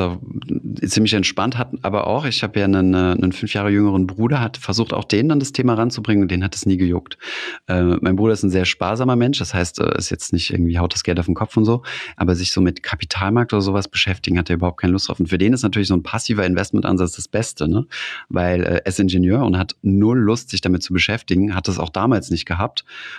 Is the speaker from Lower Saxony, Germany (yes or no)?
no; Saarland, Germany; ich komme ja aus dem Saarland